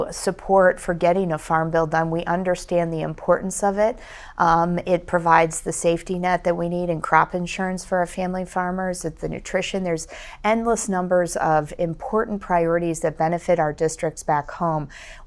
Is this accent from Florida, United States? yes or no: no; Illinois, United States; and I look at my home state of Illinois and recognize that agriculture is our number one economic driver.